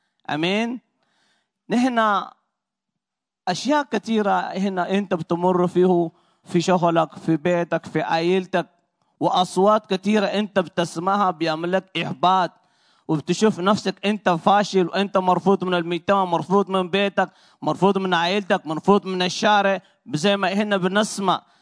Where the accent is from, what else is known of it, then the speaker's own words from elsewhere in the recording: Upper Egypt, Egypt; وانا مصري الصعيدي، وبحب المصريين لانه انا تربيت في مصر